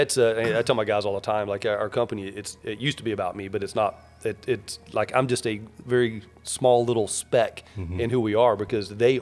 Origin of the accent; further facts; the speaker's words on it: Georgia, United States; I'm from North Georgia, so I say gooder and gooder.